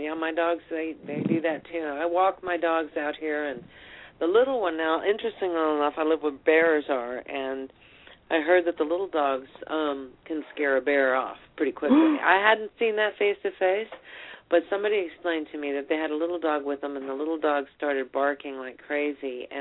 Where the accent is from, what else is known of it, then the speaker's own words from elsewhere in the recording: Texas, United States; also born or lived in Germany; I say y'all, I'm originally from the South. I was raised in Texas, born in Germany. My father was in the military, and my mother was a Spaniard